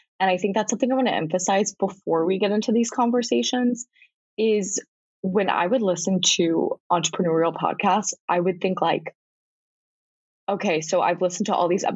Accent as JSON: {"language": "English", "region": "North Carolina", "country": "United States", "said": "My mom gets it shipped. I'm from North Carolina, so she gets it shipped to North Carolina for every Christmas"}